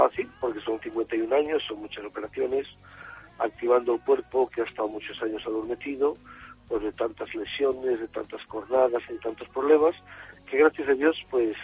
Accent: Valencia, Valencian Community, Spain; en mi tierra, en mi Valencia, donde se me quiere, se me apoya, se me respeta

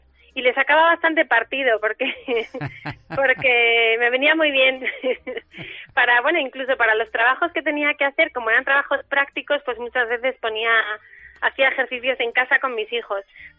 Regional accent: Asturias, Spain; Viene de que yo soy asturiana y en Asturias casi todos tenemos en la puerta de nuestra casa las catiuscas, las botas de agua, porque como llueve mucho

